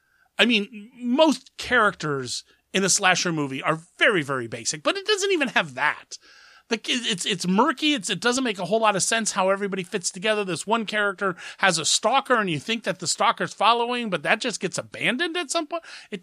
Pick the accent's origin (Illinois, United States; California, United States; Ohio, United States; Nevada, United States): Ohio, United States; Columbus; There was a person in my hometown in Columbus, Ohio.